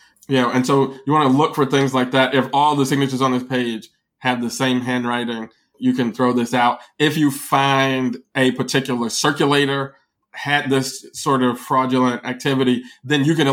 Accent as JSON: {"language": "English", "town": "Chicago", "region": "Illinois", "country": "United States", "said": "Being a Chicagoan, it is particularly kind of jarring to me"}